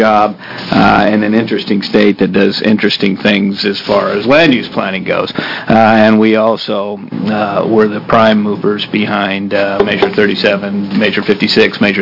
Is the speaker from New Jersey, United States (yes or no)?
no; Oregon, United States; I grew up in Columbia County, my dad grew up in Klamath County.